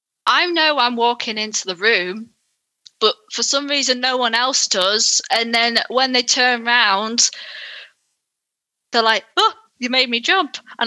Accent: Yorkshire and the Humber, United Kingdom; accent: northern; because I'm from Yorkshire, like I have friends down south

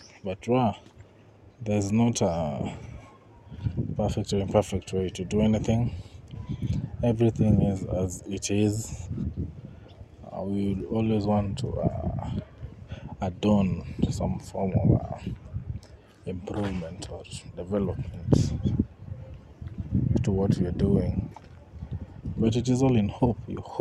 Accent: Kenya; I am neither Japanese nor Greek. I am Kenyan.

